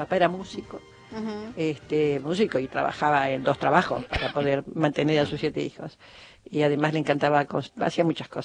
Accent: Villa Ballester, Buenos Aires Province, Argentina; que somos de Villa Ballester, yo siempre hablo de Villa Ballester. Y bueno, ¿dónde vivías vos? Y digo, no, vivo, porque sigo yendo, Vicente López y Chapechú, ahí en la esquina.

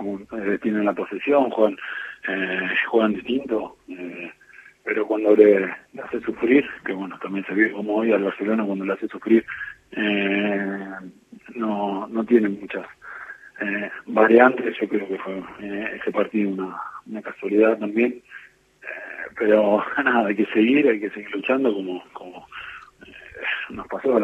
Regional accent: Argentina; como hincha y como argentino se sufre.

